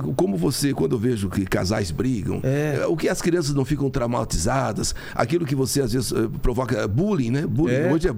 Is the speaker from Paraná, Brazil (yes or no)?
yes; Paranagi, Paraná, Brazil; born there; mas na verdade eu nasci em Paranagi